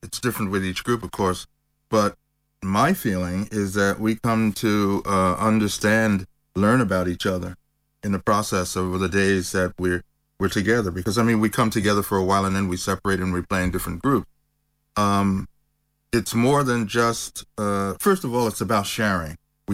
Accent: United States; being an American and what's going on socially in the United States has changed considerably

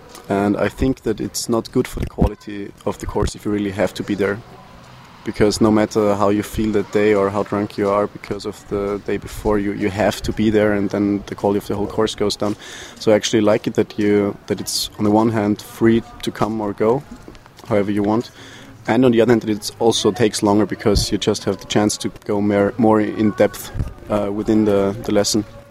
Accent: Vienna, Austria; I'm from Vienna in Austria. And I'm here as an Erasmus student. And I came here at the end of August.

